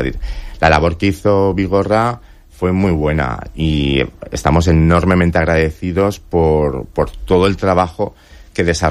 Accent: Benidorm, Valencian Community, Spain; claro, es que somos de aquí de Benidorm, entonces la conozco.

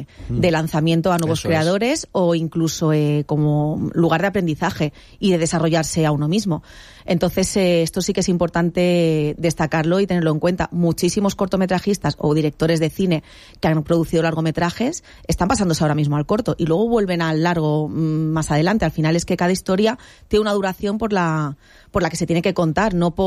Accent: Benidorm, Valencian Community, Spain; Para los que somos de Benidorm

